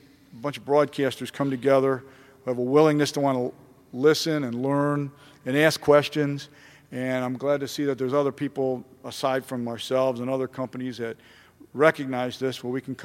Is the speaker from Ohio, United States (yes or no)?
yes; Cleveland, Ohio, United States; a friend of mine that I knew growing up in Cleveland worked in a recording studio in New York.